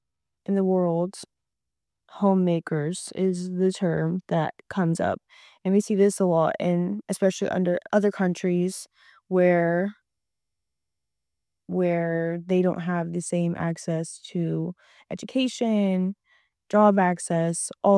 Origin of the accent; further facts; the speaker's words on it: United States; And me as an American white woman are not having to deal with or even think about those kinds of things.